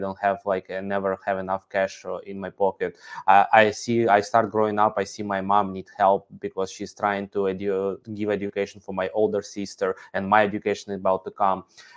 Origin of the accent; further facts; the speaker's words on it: Ukraine; English is a second language; so originally I'm from Ukraine. I'm Ukrainian. I never been abroad, never been in different cities, different regions at all